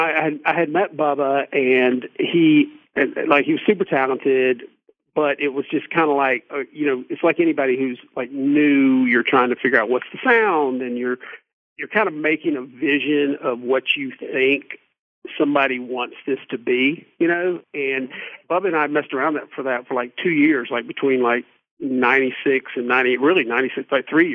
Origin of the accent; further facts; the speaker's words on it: Valdosta, Georgia, United States; And he was from LaGrange, Georgia, and I'm from Valdosta, Georgia.